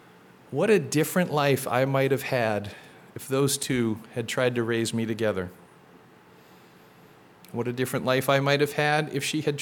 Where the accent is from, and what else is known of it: Massachusetts, United States; born there